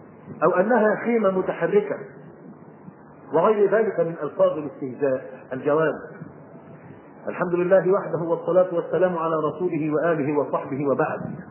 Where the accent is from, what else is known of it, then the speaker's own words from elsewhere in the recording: Egypt; رجل عندنا في مصر في قرية من القرى